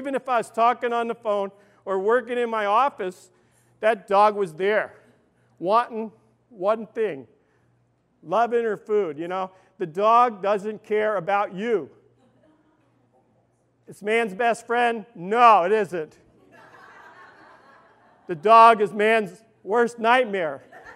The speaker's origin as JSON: {"language": "English", "town": "Brooklyn", "region": "New York", "country": "United States", "said": "Never trust me. I'm from Brooklyn. You never trust a guy from Brooklyn."}